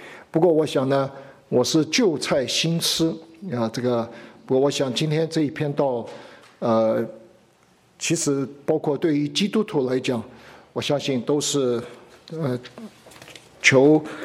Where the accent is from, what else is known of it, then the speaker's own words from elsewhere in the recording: China; 我们中国人最怕讲罪，一听到罪就很反感。